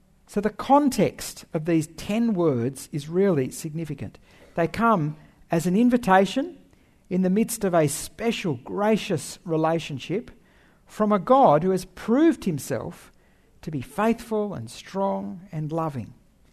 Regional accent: Papua New Guinea; I grew up in Papua New Guinea, where the people used to be mostly animistic.

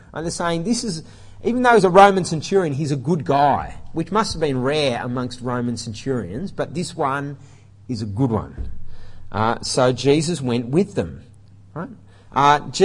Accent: Queanbeyan, New South Wales, Australia; a billboard in Queanbeyan, which is my hometown.

